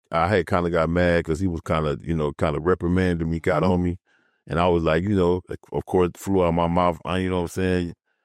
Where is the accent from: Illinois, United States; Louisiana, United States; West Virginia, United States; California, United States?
Illinois, United States; Chicago; also born or lived in Indiana; Man, I'm from Chicago, actually, you know what I'm saying? South side, you know, Chicago and Indiana. Basically, I rep them both.